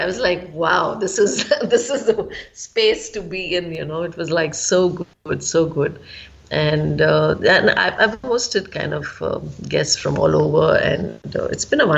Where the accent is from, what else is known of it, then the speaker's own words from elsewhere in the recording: Bangalore, Karnataka, India; I'm from Bangalore